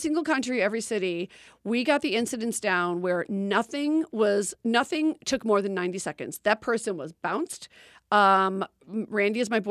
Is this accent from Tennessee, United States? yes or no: no; Chicago, Illinois, United States; moved away as an adult; now in Los Angeles, United States; Well, I'm from Chicago and they had Second City.